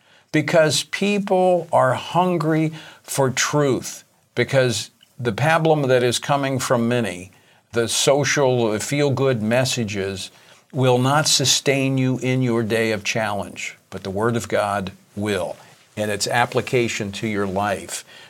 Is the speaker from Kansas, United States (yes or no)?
no; Louisiana, United States; I was just talking with a pastor in my home state of Louisiana